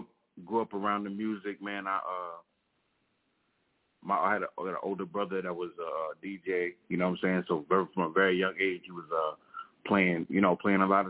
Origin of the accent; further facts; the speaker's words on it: New York, United States; Well, I was born upstate New York, and I was raised in Long Island.